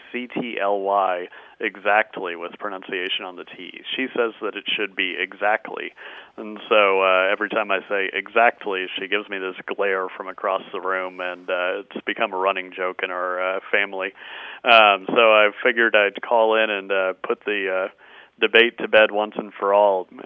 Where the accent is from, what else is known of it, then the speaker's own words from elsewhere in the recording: San Diego, California, United States; I'm a local from San Diego